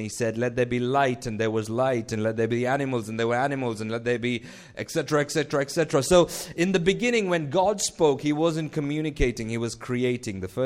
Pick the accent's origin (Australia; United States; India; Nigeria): Nigeria; born there; I was born in Nigeria. That's where my parents worked when I was born.